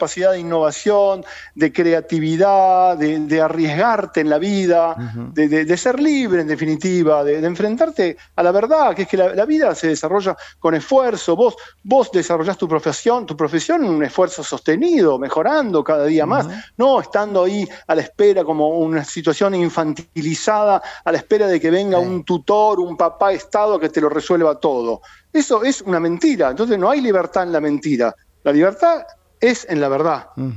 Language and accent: Spanish; Tapalqué, Buenos Aires Province, Argentina; yo fui candidato a intendente de Tapalqué, yo soy oriundo de Tapalqué.